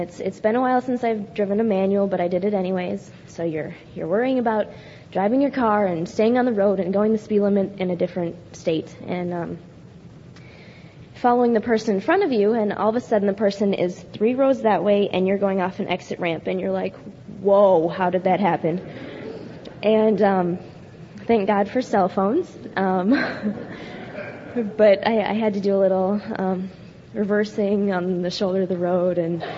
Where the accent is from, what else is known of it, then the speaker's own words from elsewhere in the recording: South Dakota, United States; And I'm from South Dakota. And that's a long ways away, but it was well worth the trip.